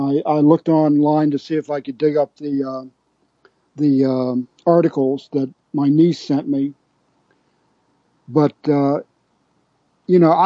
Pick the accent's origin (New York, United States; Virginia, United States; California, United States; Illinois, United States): Virginia, United States; Alexandria; my hometown of Alexandria, Virginia, just outside of D.C.